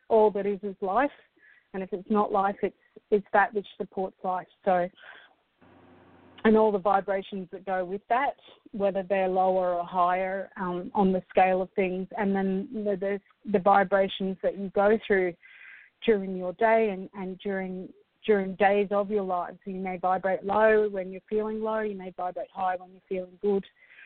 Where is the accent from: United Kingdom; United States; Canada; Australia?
United Kingdom; Altmore, Scotland; when I was a child, I was born in Scotland, and I spent my formative years there in a little village called Altmore by the town of Keith